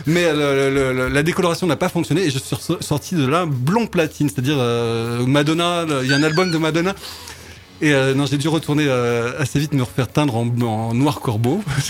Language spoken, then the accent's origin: French; Lyon, Auvergne-Rhône-Alpes, France; moi je suis de Lyon, donc à Lyon, dans les années 80, quand t'avais une mèche, t'étais décoloré